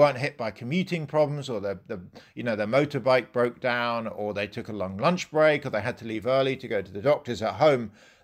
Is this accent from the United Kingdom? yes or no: yes; United Kingdom; I mean, being British, you know, many times I've come into work with a stinking hangover